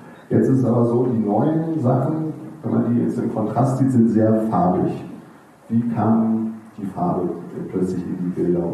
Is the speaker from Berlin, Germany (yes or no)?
no; Hanover, Lower Saxony, Germany; ich komme aus Hannover